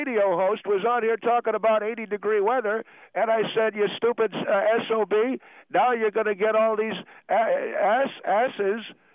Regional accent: Bloomington, Indiana, United States; born there; When I was a kid, I was born in Bloomington, Indiana. I couldn't wait to shag my ass out of there.

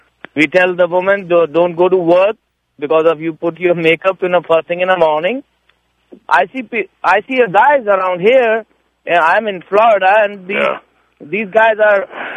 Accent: India; English is a second language; I get back to my country. I'm from India, and I see the things.

